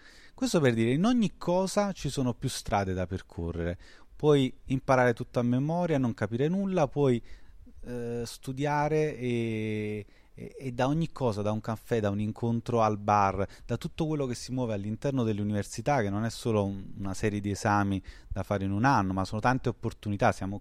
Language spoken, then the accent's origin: Italian; Naples, Campania, Italy; Quindi io, per esempio, sono napoletano, ho fatto il mio percorso giuridico a Napoli.